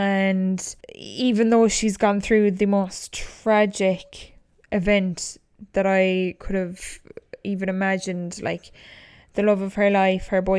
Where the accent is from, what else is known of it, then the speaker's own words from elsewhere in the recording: County Kerry, Ireland; obviously a lot of people are from Kerry, seeing as I'm from Kerry, or you may have family in Kerry or whatever.